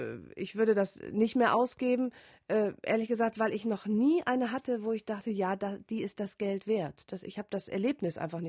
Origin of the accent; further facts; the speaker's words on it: Rhineland, Germany; Ich komme aus dem Rheinland, da hat es immer nur geregnet.